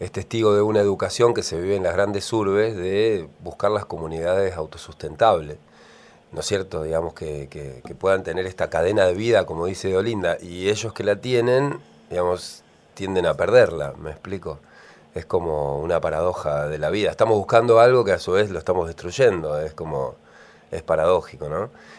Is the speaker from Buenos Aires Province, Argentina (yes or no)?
no; Santa Fe, Argentina; now in Buenos Aires, Argentina; te lo digo como santafesino, viviendo y amando este Buenos Aires, o esta Buenos Aires